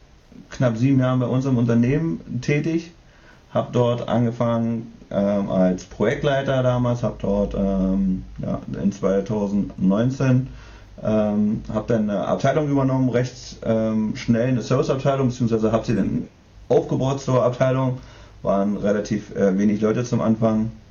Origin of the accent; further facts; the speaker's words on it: Saxony-Anhalt, Germany; born there; now in Quickborn, Germany; Etwas nördlicher von Hamburg, Quickborn. Bin geboren in Sachsen-Anhalt.